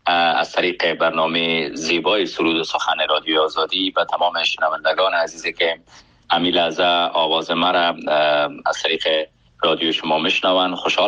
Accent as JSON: {"language": "Persian", "country": "Afghanistan", "tie": "born or raised there", "moved": "as an adult", "said": "من نیم عمرم، یعنی از 30 سال بیشتر عمرم در افغانستان عزیز، جایی که زادگاه من است، در اونجا سپری شده"}